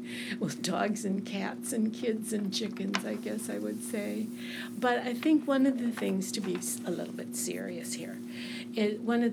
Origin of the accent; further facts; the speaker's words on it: St. Paul, Minnesota, United States; also born or lived in Boston; I grew up in Minnesota. I actually came from Boston, Massachusetts. A lot of people don't know that, but I'll tell you guys that. I was raised in Minnesota in St. Paul.